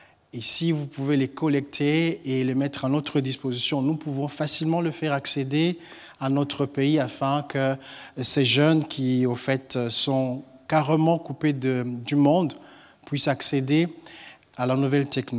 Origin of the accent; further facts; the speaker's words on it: DR Congo; Je viens du Congo, le deuxième plus grand pays d'Afrique. Après l'Algérie, c'est nous, en fait.